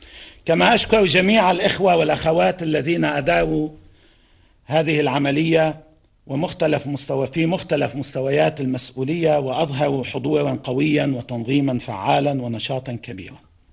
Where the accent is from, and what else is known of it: Lebanon